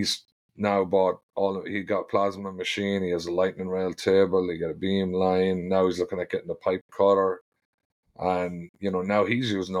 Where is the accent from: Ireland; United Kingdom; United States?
Ireland; So I'm from Ireland.